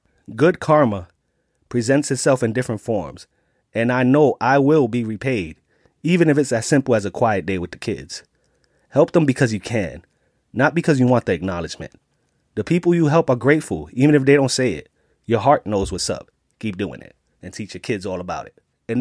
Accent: Bronx, New York, United States; I was raised in the South Bronx. I was raised around things and people that most parents would not want their kids around.

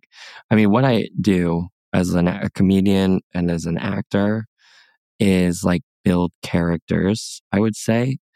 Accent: United States; I mean, I come from the United States and arguably one of the biggest like showbiz cultures and industries in the world.

